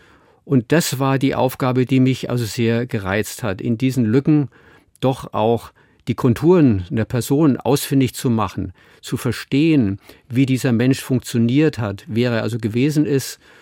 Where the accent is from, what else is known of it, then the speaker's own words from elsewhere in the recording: Munich, Bavaria, Germany; Im Süden, da wo ich herkomme, aus München